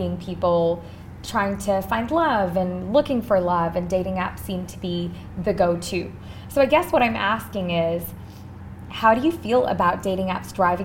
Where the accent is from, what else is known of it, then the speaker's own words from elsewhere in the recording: Hong Kong; now in United Kingdom; Coming from growing up in Hong Kong to now living in the UK